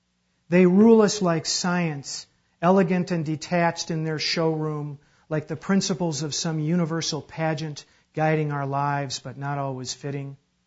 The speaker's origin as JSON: {"language": "English", "town": "Chicago", "region": "Illinois", "country": "United States", "tie": "born or raised there", "also_born_or_lived": "Iowa", "said": "I grew up on the Great Lakes. I grew up in Chicago, loved it in Iowa"}